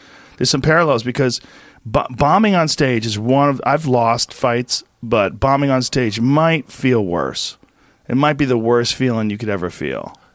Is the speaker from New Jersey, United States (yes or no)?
yes; New Jersey, United States; born there; also born or lived in San Francisco / Florida / Boston / New York; Well, I was born in New Jersey, but I lived in a lot of places. I lived in San Francisco for a while from age 7 to 11. I lived in Florida from 11 to 13, and then Boston from 13 to 24, then New York.